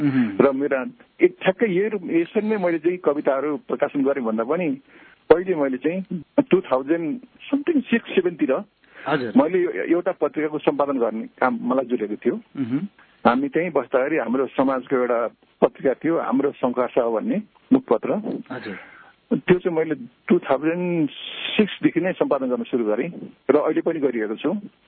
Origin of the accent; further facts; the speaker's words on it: Madi, Koshi Province, Nepal; र मेरो जन्मस्थान चाहिँ माटी नगरपालिका सङ्खुवा सभा हो।